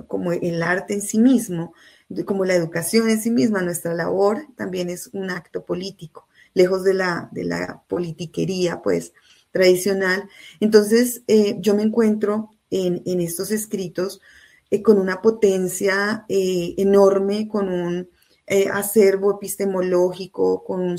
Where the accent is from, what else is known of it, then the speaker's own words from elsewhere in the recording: El Rosal, Cundinamarca, Colombia; que es un colegio del Rosal, Cundinamarca, que es de donde yo soy, donde vivo, donde crecí